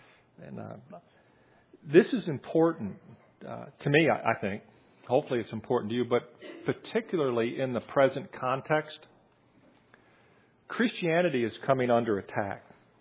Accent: United States; although I'm an American and I believe in exercising my constitutional rights.

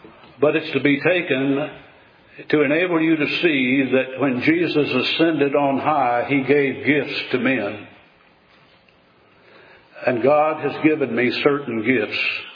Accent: Missouri, United States; born there; I was born near Springfield, Missouri, in 1941. Grew up in a baseball family with my dad playing professional baseball for some 16 years.

